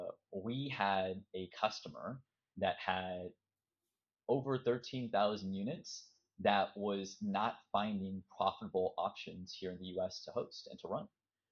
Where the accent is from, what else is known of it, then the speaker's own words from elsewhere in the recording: Los Angeles, California, United States; I grew up here in the US, I grew up in Los Angeles